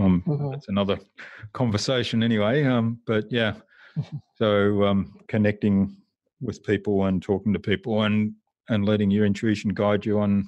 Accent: Germany; But I'm from Germany, so I've got lots of friends in Germany.

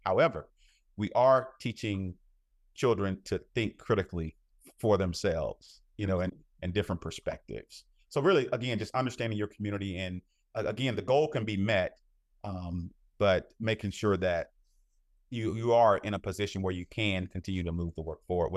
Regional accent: Alabama, United States; now in Kansas, United States; I'm originally from Alabama, but living here in Kansas

